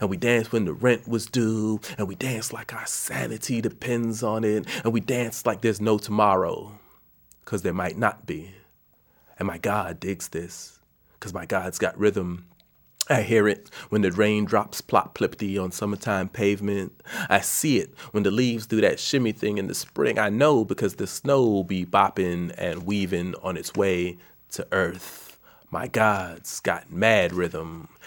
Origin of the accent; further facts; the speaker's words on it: Washington, District of Columbia, United States; also born or lived in Jamaica; Right now in my hometown, Washington, D.C., some kid is beating out his frustrations on the back of a bucket and calling it go-go.